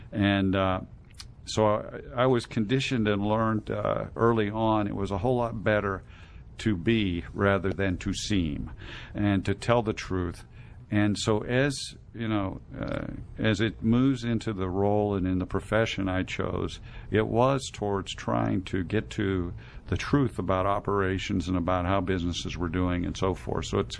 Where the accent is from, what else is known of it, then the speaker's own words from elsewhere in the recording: Pittsburgh, Pennsylvania, United States; Pittsburgh, Pennsylvania.